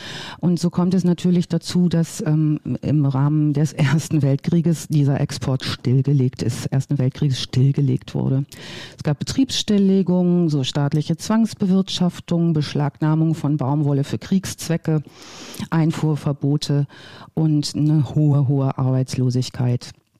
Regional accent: North Rhine-Westphalia, Germany; Ich bin ja ursprünglich ganz aus Westfalen.

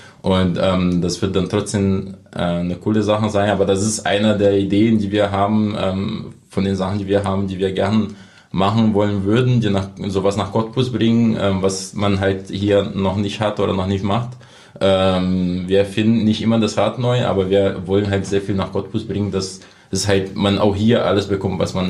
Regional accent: Brazil; now in Germany; Natürlich ist irgendwo meine Heimat Brasilien, das bleibt auch. Ich bin ja immer noch Brasilianer, ich habe immer noch einen brasilianischen Pass.

